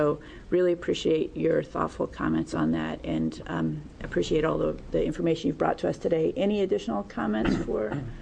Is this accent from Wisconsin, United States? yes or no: no; Oregon, United States; When I was growing up in the Rogue Valley